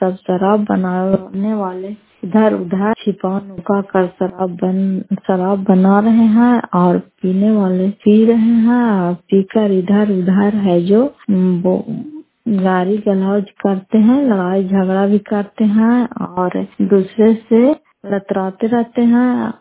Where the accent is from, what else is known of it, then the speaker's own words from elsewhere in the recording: Bihar, India; घर फतेहपुर पंचायत मकरौता जिला नालंदा किराए प्रसाद के निवासी हूँ